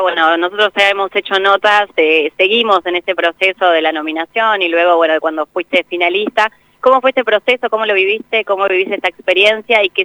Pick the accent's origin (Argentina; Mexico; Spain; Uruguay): Argentina; La Plata, Buenos Aires Province; como platenses y como argentinos en este caso también